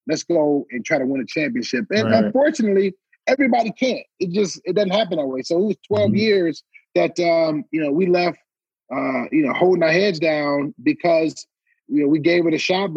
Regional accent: Detroit, Michigan, United States; year in Detroit, and you're not going to be there. And I didn't even think that the Super Bowl was in my hometown the next year.

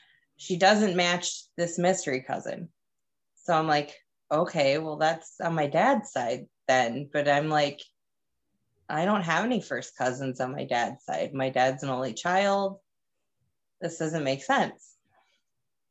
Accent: Minnesota, United States; looked at my ethnicity, you know, it's like Norwegian, German. I mean, I'm from Minnesota.

